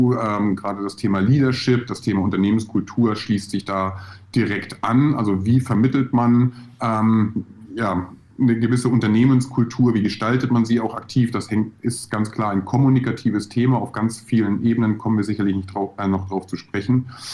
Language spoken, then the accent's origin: German; Husum, Schleswig-Holstein, Germany; also born or lived in Hamburg; Ich bin auch Muschelschubser, bin in Hamburg geboren, 1978. Wer rechnen kann, weiß, wie alt ich bin. Bin dann noch ein bisschen weiter Richtung Süddänemark gegangen, also in der grauen Stadt am Meer Husum groß geworden. Und dann hat es mich nach ein paar Umwegen nach Nürnberg verschlagen